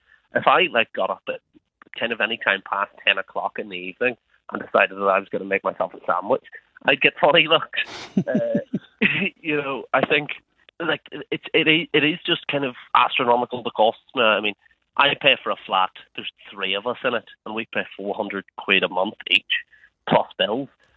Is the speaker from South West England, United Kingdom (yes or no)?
no; Northern Ireland, United Kingdom; I come from South Armagh, so kind of anybody who didn't really go to university, up until about 25, plus sometimes later, usually do live at home.